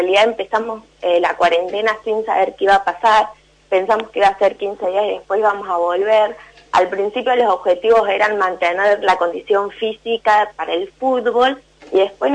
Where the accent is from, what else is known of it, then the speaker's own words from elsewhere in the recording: La Pampa, Argentina; yo soy de La Pampa y en La Pampa no hay fútbol femenino.